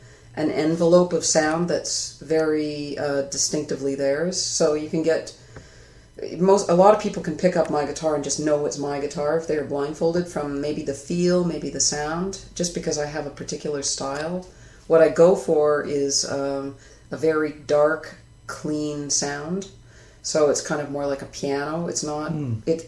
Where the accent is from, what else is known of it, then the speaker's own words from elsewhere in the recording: Etobicoke, Ontario, Canada; when we were both teenagers growing up in Etobicoke.